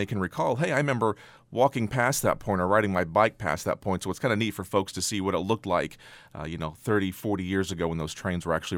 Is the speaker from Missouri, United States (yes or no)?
yes; Sedalia, Missouri, United States; Well, I grew up in Missouri, but part of my childhood in Sedalia, Missouri. I lived a couple of blocks away from the Katy Railroad at the time in the 1980s